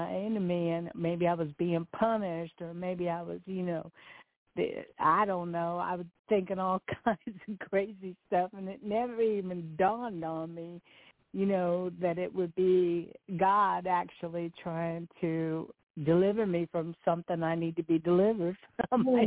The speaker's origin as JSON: {"language": "English", "town": "Newport", "region": "North Carolina", "country": "United States", "said": "I'm from Newport, North Carolina."}